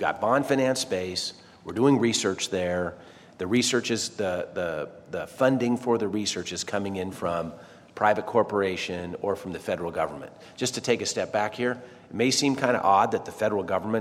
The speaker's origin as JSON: {"language": "English", "region": "California", "country": "United States", "said": "But you know, I'm from California. I helped write the stem cell initiative that went into play there"}